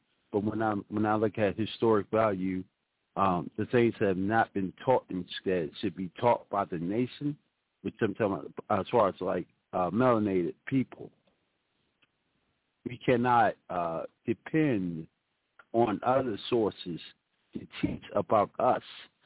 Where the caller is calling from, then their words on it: Washington, District of Columbia, United States; I'm registered from Washington, D.C.